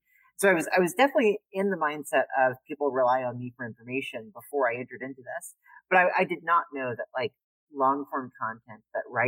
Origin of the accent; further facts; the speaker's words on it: Louisiana, United States; I grew up in South Louisiana. I grew up in the swamps of South Louisiana, the far south of New Orleans